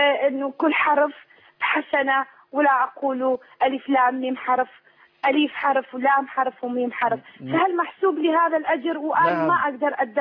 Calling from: Kurdistan Region, Iraq; first language Kurdish; Arabic is a second language; أنا أكلمك كردية أتصل بك من شمال العراق، واللغة عندنا هنا احنا لغتنا كردية ما نتكلم عربي احنا.

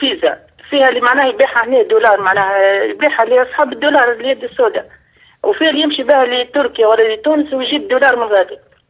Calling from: Libya; عندنا في ليبيا عندنا نظام منع المصرف

